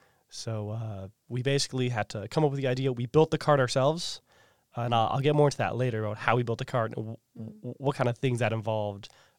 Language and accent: English; Edmonton, Alberta, Canada; So Edmonton, Alberta, Canada. It's in far western Canada, kind of in the middle of nowhere.